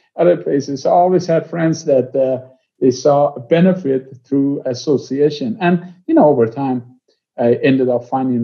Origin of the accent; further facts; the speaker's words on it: Tehran Province, Iran; So I'm Iranian. I was born in Iran, a suburb of Tehran.